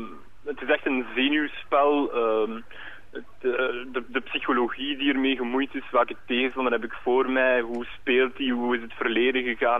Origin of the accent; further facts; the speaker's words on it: Oudenaarde, East Flanders, Belgium; In Oudenaarde is er, ik ben zelf van Oudenaarde